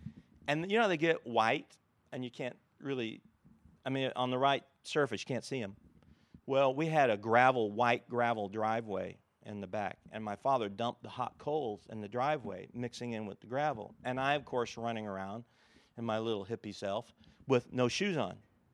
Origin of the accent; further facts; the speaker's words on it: United States; because I'm from America, we're the masters of fast food, right, and high cholesterol and other kinds of ugly things.